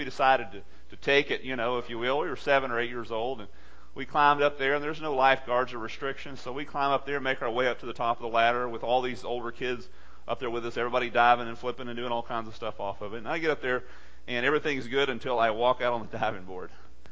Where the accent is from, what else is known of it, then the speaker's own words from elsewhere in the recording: Texas, United States; When I was a kid growing up in East Texas, We had a place that we like to go to in the summertime called Lake Tejas, Comusneal, Texas.